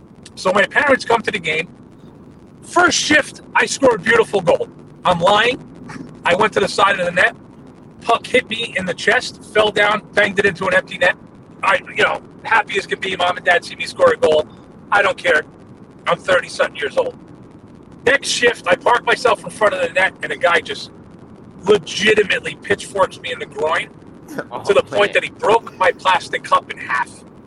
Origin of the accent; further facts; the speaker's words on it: New Jersey, United States; So that's how, growing up in New Jersey, when you see guys coming out of New Jersey, these guys paid their dues.